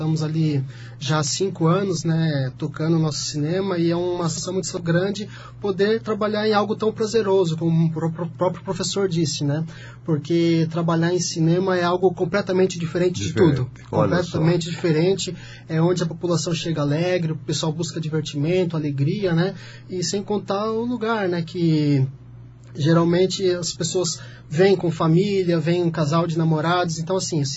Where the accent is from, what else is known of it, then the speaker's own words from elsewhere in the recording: São Paulo, Brazil; now in União da Vitória, Brazil; né, nascido e criado em São Paulo, capital, fazem 7 anos que estou aqui em União da Vitória, resido em União da Vitória, né, trabalho ali em Porto União.